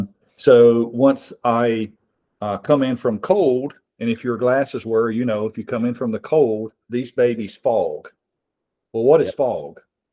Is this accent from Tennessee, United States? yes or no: yes; Nashville, Tennessee, United States; So, I'm originally from Nashville. Okay. Very humid there in the South. I have a gun range there still today, at my farm down there.